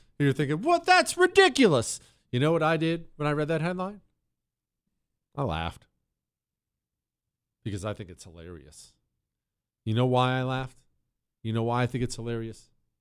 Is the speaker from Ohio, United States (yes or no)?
yes; Ohio, United States; I'm from Ohio, not that dirty state.